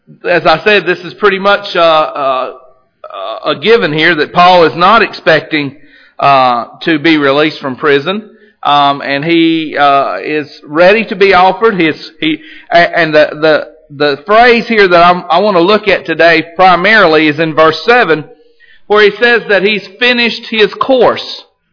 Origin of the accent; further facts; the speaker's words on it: North Carolina, United States; I know I'm from North Carolina, and so any of you want to throw anything at me, go ahead now and get it over with.